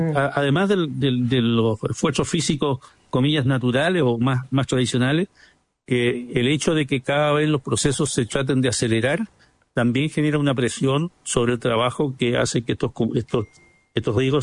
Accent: Concepción, Biobío, Chile; Yo soy penquista, esta historia es en Concepción.

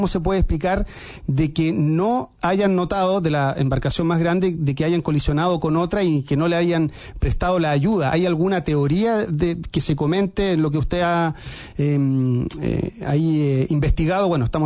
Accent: Osorno, Los Lagos, Chile; yo soy de Osorno

